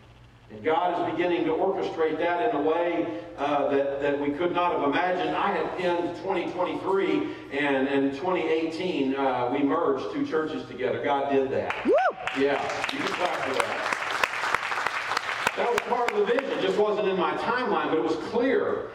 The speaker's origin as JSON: {"language": "English", "region": "Texas", "country": "United States", "also_born_or_lived": "overseas", "said": "I said, from Texas. He said, are you from here originally? I said, yes, but I've been gone for 27 years."}